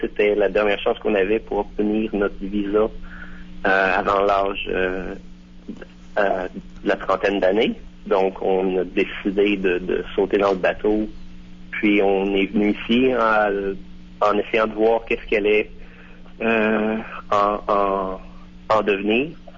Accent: Lac-Sergent, Quebec, Canada; moved away as an adult; Oui, je suis originaire de Lac-Sergent dans le comté de Portneuf.

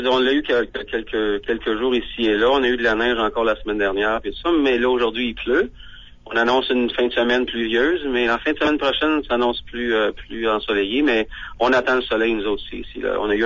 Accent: Ontario, Canada; moved away as an adult; je suis natif de l'Ontario, donc je regardais en Ontario un petit peu. Mais à un moment donné, j'ai vu en Alberta ici

